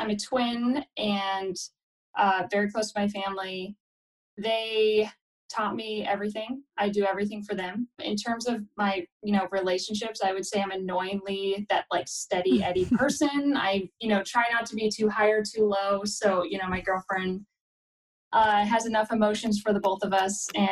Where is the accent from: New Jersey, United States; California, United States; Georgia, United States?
California, United States; Redding; I'm from, like, Northern California, Redding.